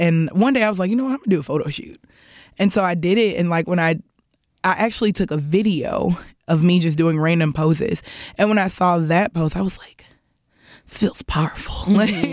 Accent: St. Louis, Missouri, United States; I was born on the north side. My entire family is from the north side. The house that I grew up in is the house my mom grew up in until my mom and I moved out in North County.

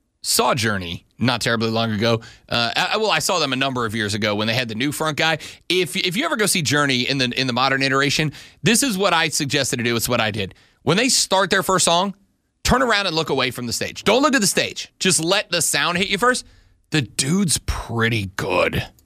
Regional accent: the South, United States; Because I was raised up in the South.

